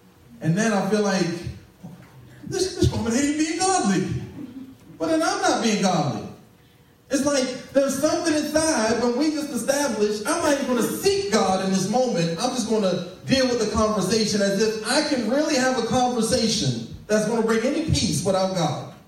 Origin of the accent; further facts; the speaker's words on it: Baltimore, Maryland, United States; Hey, I'm from Baltimore, that's why I act that way.